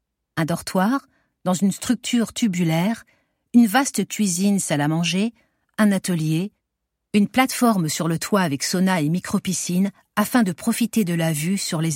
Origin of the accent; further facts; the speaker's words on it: Geneva, Switzerland; born there; Squat, Genève 2002-2012, qui rendait compte de l'histoire particulièrement riche des squats dans ma ville natale